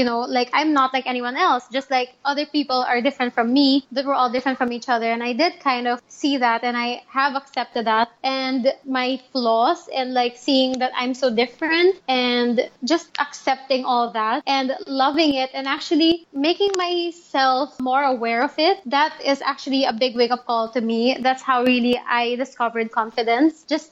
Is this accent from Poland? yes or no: no; Philippines; I'm actually Filipino. I'm also married to another Filipino. I've been here in the Philippines my whole life. I've lived here since forever.